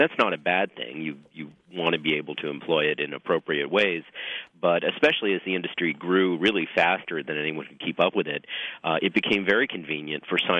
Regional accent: New York, United States; Well, I grew up in New York, and I grew up with, obviously, a fair amount of European wine

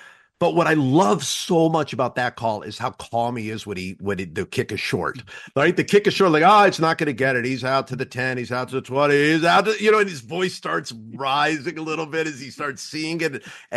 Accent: Cleveland, Ohio, United States; I grew up completely a pro fan. I mean, that was growing up in Cleveland.

